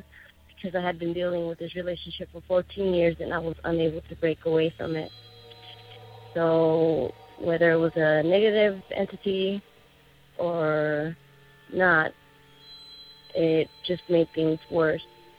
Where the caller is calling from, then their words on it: Tucson, Arizona, United States; I'm calling from Tucson, Arizona.